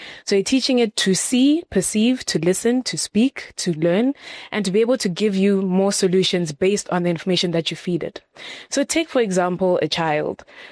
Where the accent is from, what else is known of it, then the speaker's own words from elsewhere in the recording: Zimbabwe; My passion for this beautiful country of mine, my home country.